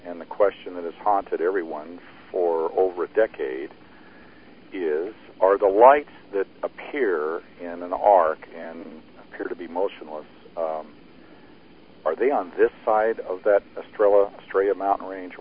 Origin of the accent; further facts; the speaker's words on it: Wyoming, United States; born there; It was middle America. I was born in Wyoming.